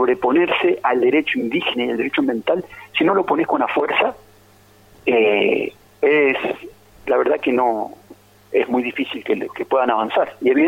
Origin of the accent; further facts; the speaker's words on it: Santa Fe, Argentina; moved away; Pero no soy de acá, soy de Santa Fe.